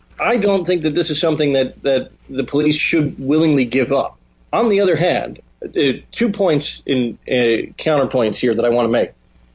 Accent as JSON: {"language": "English", "country": "United States", "said": "As an American, it feels like hiding those communications and preventing that form of transparency is particularly un-American to me."}